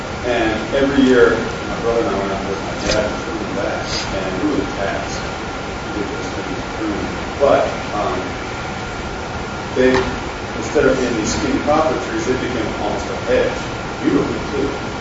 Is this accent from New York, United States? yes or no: no; Colorado, United States; I was reminded, growing up in Colorado, my folks had a house that our entire backyard was a poplar tree.